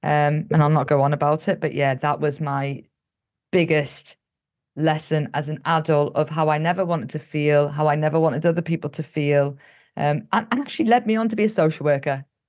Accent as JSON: {"language": "English", "region": "Yorkshire and the Humber", "country": "United Kingdom"}